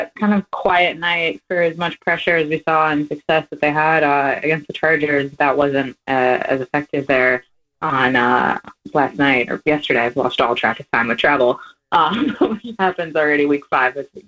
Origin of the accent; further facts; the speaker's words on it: Chicago, Illinois, United States; So I'm from Chicago originally, so I know pain unlike